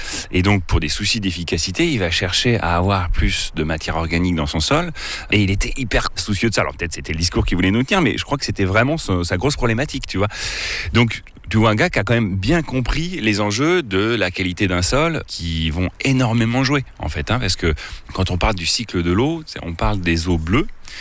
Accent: Chédigny, Centre-Val de Loire, France; Alors moi, j'ai grandi donc à Chédigny.

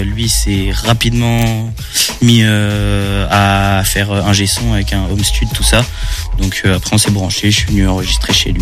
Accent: Angers, Pays de la Loire, France; j'ai 21 ans, je viens des alentours d'Angers depuis que je suis né.

